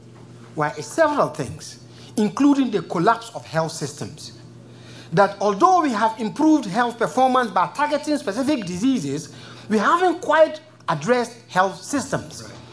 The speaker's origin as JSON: {"language": "English", "country": "Kenya", "said": "I'm coming from Kenya, and our constitutional debate is being held hostage around a debate on a very carefully formulated, you know, exceptionalist clause on safe abortion."}